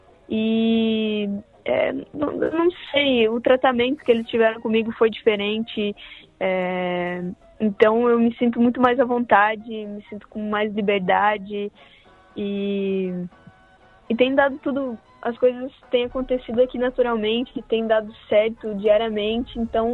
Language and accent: Portuguese; Brazil; moved away; Foi a primeira vez que eu saí do Brasil.